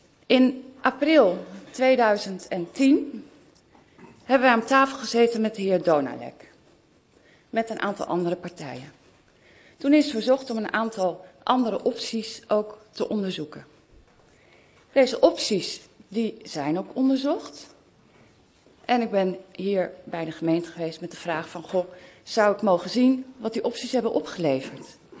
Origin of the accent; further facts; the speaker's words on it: Flevoland, Netherlands; now in Renkum, Netherlands; En sinds een jaar of 9 wandel ik elke ochtend door Park Hartenstein. Ik ben opgegroeid in de Noordoostpolder. En de tegenstelling Renkum-Noordoostpolder is erg groot.